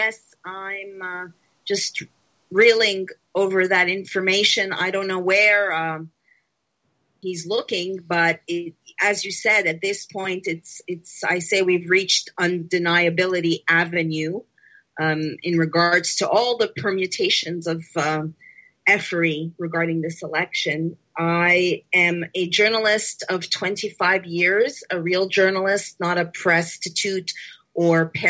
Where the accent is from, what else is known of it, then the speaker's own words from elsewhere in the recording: Montreal, Quebec, Canada; now in United States; I hail from Montreal, Canada. I've been in America for 24 years.